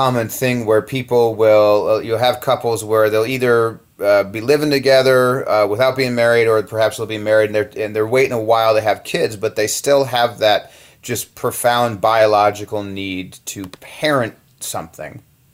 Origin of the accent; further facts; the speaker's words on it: Indianapolis, Indiana, United States; So I'm from Indianapolis, which is just a beautiful, wonderful, fantastic Midwestern city.